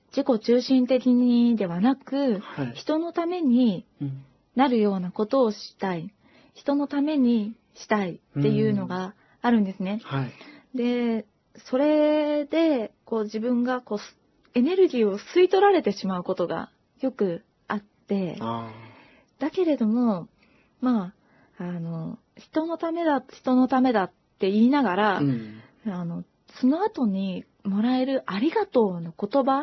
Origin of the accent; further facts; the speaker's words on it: Hokkaido, Japan; 私の実家は北海道でして、あの、地平線がブワーッと広がっていて、